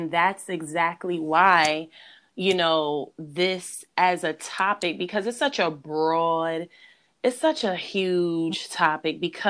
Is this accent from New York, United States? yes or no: yes; New York, United States; And for me, I always used to think that, because growing up in New York, we're always on the defense.